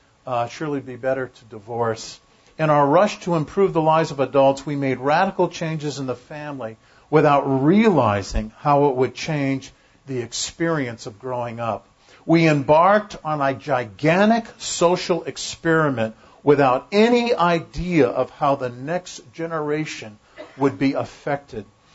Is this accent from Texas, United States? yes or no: no; San Diego, California, United States; I remember when I was in high school, Patrick Henry High School in San Diego. I grew up in California.